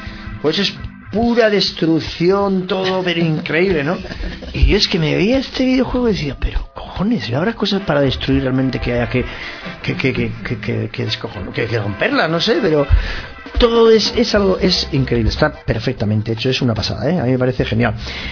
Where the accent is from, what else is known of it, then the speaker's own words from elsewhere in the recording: Irun, Basque Country, Spain; yo que soy de Irún, pues yo soy más, yo siempre digo más que los de Irún también somos navarros